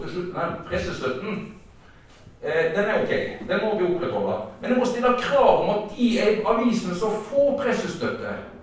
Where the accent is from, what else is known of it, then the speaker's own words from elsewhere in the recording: Odda, Vestland, Norway; Jeg kommer fra Odda, og der har vi hatt en kamp om å beholde da språkdelingen.